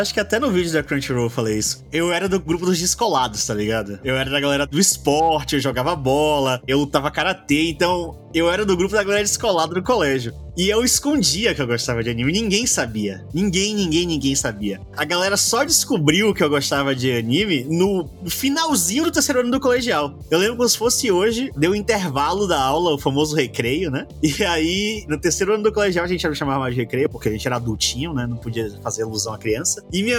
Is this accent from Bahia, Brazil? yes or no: yes; Salvador, Bahia, Brazil; Eu sou de Salvador